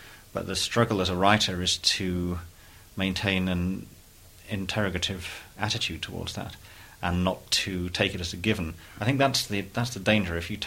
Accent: United Kingdom; I'm as British as they come. You know, I'm British through several generations. I only speak the one language

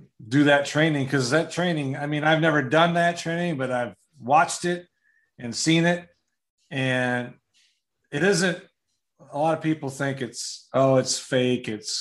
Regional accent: Wisconsin, United States; I'm from Wisconsin.

